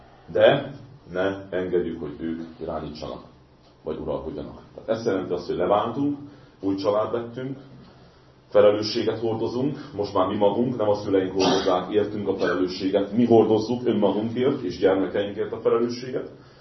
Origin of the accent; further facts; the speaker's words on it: Hungary; nem fontos, hogy itt élek, nem fontos, hogy magyar vagyok